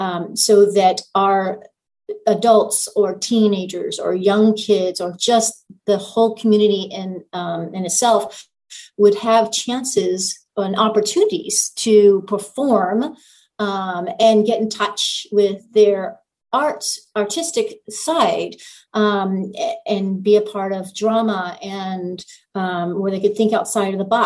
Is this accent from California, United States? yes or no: yes; California, United States; I'll start at the beginning. I grew up in Southern California.